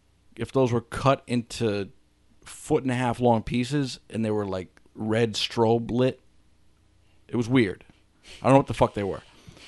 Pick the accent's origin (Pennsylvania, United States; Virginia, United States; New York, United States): New York, United States; we're from Rockland.